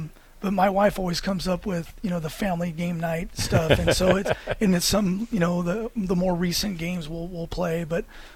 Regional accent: California, United States; growing up in the Bay Area and, you know, playing in different open gyms

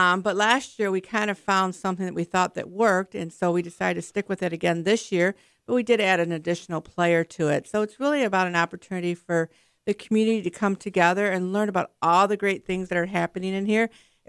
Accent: Detroit, Michigan, United States; and I come from the Detroit area. That's where I was raised, and that's where I had my whole professional career.

